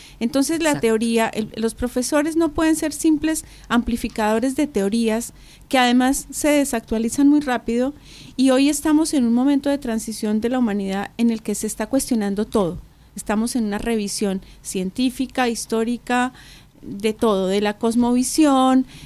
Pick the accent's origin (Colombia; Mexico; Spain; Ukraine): Colombia; Bogotá; now in Buenos Aires, Argentina; Colombiana. Nací en Bogotá y me radiqué en Buenos Aires en 2011.